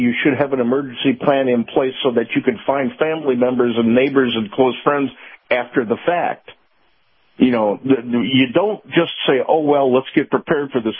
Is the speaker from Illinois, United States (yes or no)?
yes; Chicago, Illinois, United States; I grew up in Chicago.